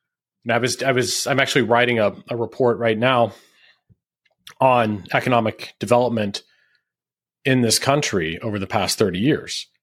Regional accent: Houston, Texas, United States; that's it reminds me of an old joke we had when I was growing up in Houston, and it was that it took an hour to get everywhere in Houston.

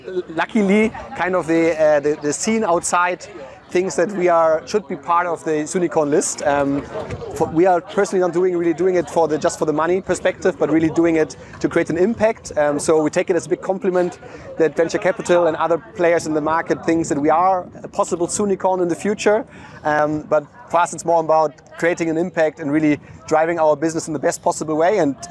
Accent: Hamburg, Germany; English is a second language; because I'm originally from Hamburg in Germany, where when you're standing at the River Elbe, seeing a lot of ships coming from China.

